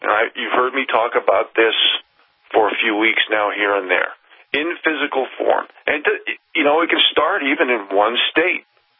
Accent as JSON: {"language": "English", "region": "Montana", "country": "United States", "said": "from Montana, sitting in for Vincent Fennelly."}